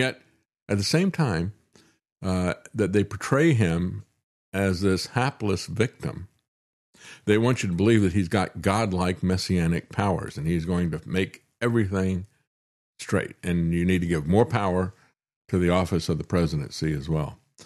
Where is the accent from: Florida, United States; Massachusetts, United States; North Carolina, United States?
Florida, United States; You know, when I think of Cuba, I grew up in Florida.